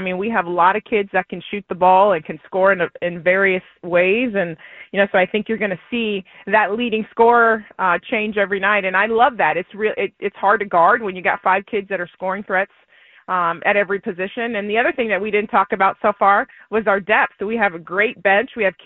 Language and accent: English; San Diego, California, United States; growing up in East County and being a San Diegan as well